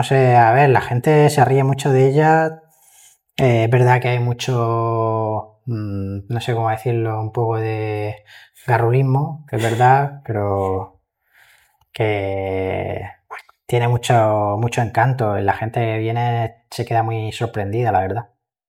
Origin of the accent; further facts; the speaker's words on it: Murcia, Region of Murcia, Spain; born there; Nací en Murcia, pero mis padres son de fuera. Uh-huh. Mi padre nació en Cuenca y mi madre en Cáceres, Plasencia.